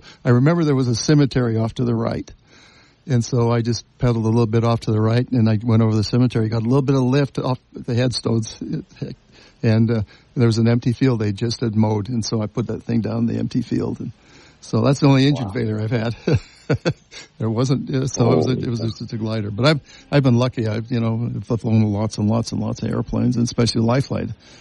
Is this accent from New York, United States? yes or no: no; Kemmerer, Wyoming, United States; I grew up in Wyoming and a little town of Kemmer, Wyoming, J.C. Penney's first store.